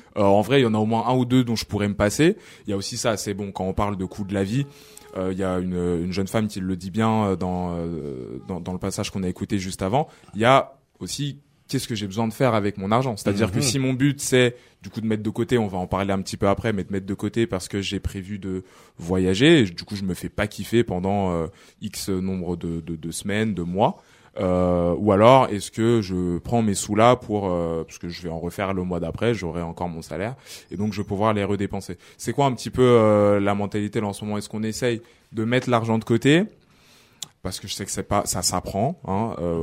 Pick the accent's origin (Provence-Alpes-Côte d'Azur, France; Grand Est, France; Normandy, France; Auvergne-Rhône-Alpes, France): Auvergne-Rhône-Alpes, France; Lyon; En plus, à la base, je viens de Lyon.